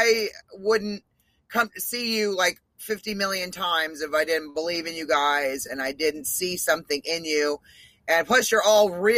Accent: Maine, United States; I'm from Maine. I'm from northern Maine on the Canadian border, and we keep it real.

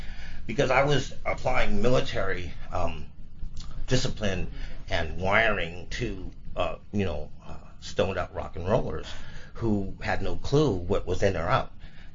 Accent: Milwaukee, Wisconsin, United States; also born or lived in Encino, California; I grew up in Milwaukee. I was born in Encino, California, so I'm a Cali boy.

